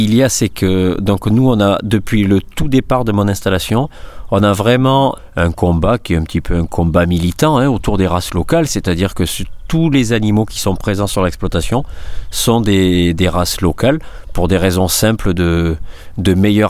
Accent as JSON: {"language": "French", "town": "Saint-Sever", "region": "Nouvelle-Aquitaine", "country": "France", "tie": "born or raised there", "said": "donc l'associé de Marie. Moi je me suis installé, moi je suis un natif de Saint-Sevé et je me suis installé sur donc la ferme de mes grands-parents depuis 2010."}